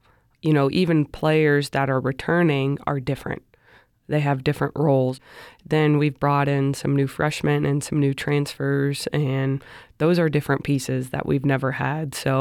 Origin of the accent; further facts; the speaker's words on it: Las Vegas, Nevada, United States; Being born and raised here in Las Vegas to coach my hometown team, honestly, it still feels surreal.